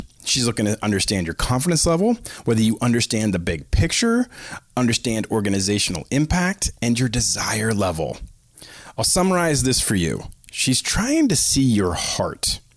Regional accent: Bolton, Massachusetts, United States; Jimmy is from Worcester, which is about 20 minutes from where I grew up in Bolton, Massachusetts, right on 495.

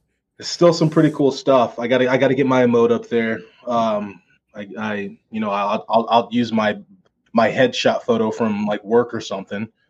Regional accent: Missouri, United States; We're from Missouri.

